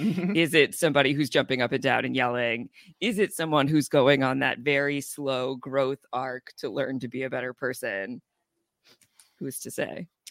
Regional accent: Chicago, Illinois, United States; I'm from the South Side.

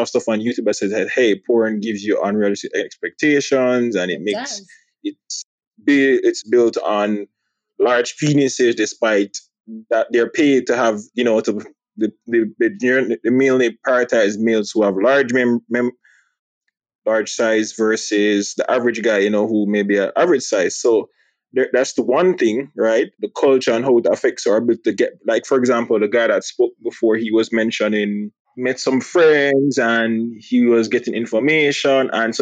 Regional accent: Jamaica; I'm from Jamaica

